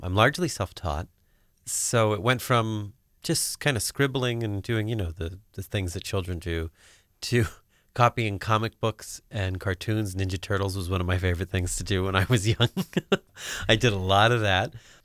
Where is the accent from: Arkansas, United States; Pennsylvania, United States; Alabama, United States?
Pennsylvania, United States; Mayfield; I'm born and raised in Northeast PA. Little town of Mayfield is where I'm originally from. And I've lived up and down the Lackawanna Valley, really. Carbondale, Scranton, Mayfield, German, Oliphant.